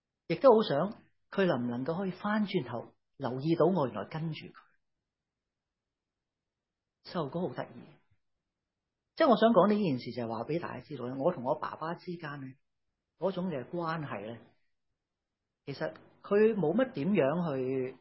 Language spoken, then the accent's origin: Cantonese; Chaozhou, Guangdong, China; 我哋系潮州人嚟噶嘛？